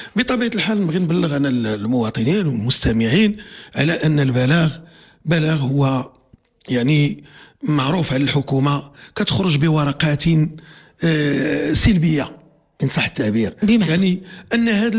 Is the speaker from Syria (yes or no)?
no; Morocco; المحطات ديال الوقود ولات كتزايد عندنا في المغرب